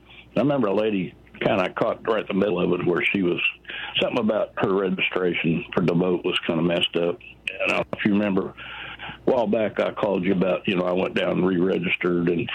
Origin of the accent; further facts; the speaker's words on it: Tennessee, United States; I'm originally from Tennessee, a little pseudo town, and went to vote for the local sheriff.